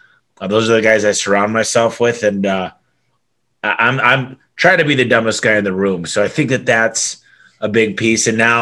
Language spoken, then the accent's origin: English; Michigan, United States; I grew up in Michigan, and my dad had a transmission shop.